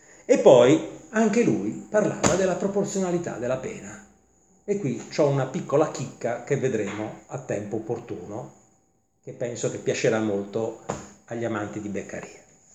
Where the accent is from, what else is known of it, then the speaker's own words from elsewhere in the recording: Naples, Campania, Italy; Sono rimasto molto male da buon napoletano qua sotto